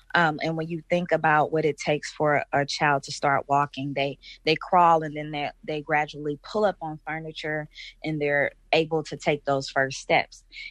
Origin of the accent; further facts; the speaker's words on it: Oakland, California, United States; Oh, my entire family has been displaced from Oakland. We moved here in 1940s from Mississippi, like a lot of other Black folks did, escaping like fear of being lynched or things like that.